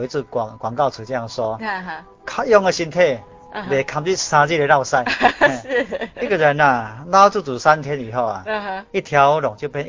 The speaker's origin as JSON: {"language": "Chinese", "country": "China", "said": "那我们中国人很怕死。"}